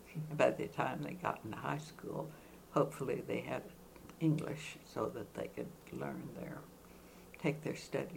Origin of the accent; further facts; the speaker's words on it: Texas, United States; also born or lived in Lubbock; I was born in Lubbock, Texas, but I didn't live there very long. Before I was a year old, my family went to the Rio Grande Valley.